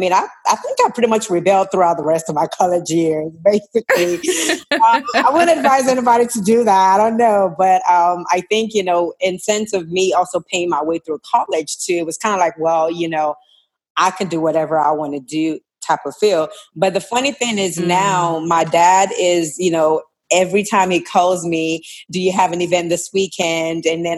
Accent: Nigeria; Well, so I am Nigerian. Nigerian

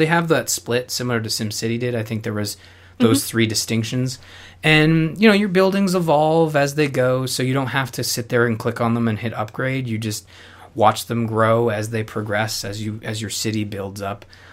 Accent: Canada; being Canadian and living in a snow.

